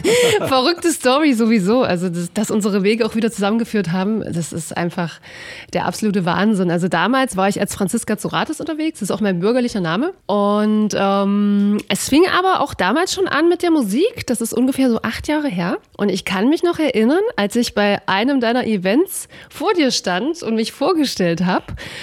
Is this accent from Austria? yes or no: no; Dessau, Saxony-Anhalt, Germany; born there; ich bin in Dessau geboren, in Sachsen-Anhalt. Ich hatte eigentlich eine sehr, sehr schöne Kindheit, habe damals aber im Plattenbau gewohnt